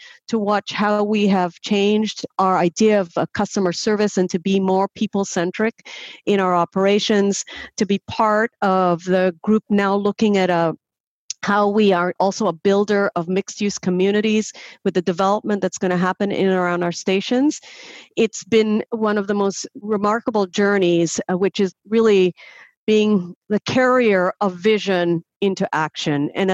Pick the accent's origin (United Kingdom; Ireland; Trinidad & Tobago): Trinidad & Tobago; I grew up in Trinidad in a matriarchal society. I was raised by very strong women, my mother, my grandmother